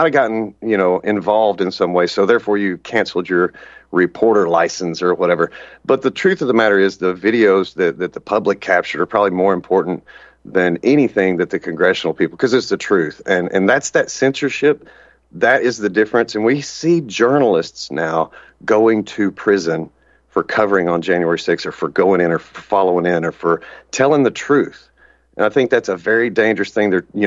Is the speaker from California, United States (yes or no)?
no; Texas, United States; I'm a carpenter from East Texas.